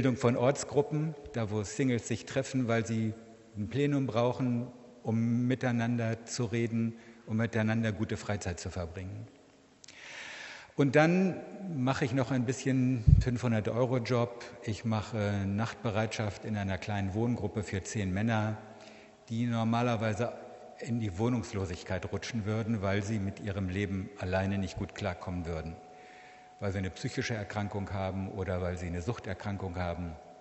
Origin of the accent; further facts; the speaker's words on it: Freudenberg, North Rhine-Westphalia, Germany; Ich komme aus Freudenberg. Das liegt bei Siegen. Etwa eine Stunde Richtung Osten.